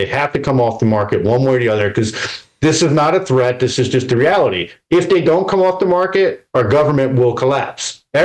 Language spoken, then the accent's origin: English; New Jersey, United States; now in Florida, United States; because I've been here since 2004, but I'm originally from Jersey.